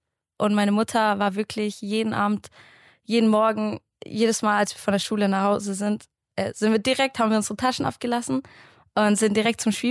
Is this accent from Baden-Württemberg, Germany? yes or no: yes; Heilbronn, Baden-Württemberg, Germany; Aufgewachsen in Heilbronn.